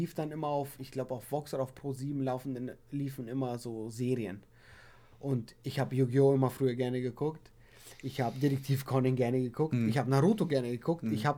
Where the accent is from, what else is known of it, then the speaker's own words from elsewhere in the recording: Bulgaria; German is a second language; now in Germany; Bei uns in Bulgarien kam immer so ein rotes Zeichen, da stand ab 18